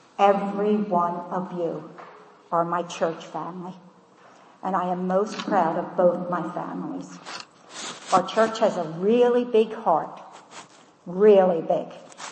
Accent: Philadelphia, Pennsylvania, United States; I was born in Philadelphia and raised a shouting Methodist, and I pray the Lord I still am.

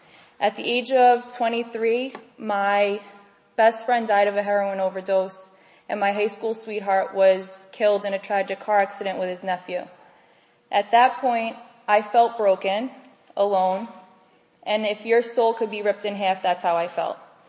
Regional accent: New York, United States; I'm 29 and I'm from New York.

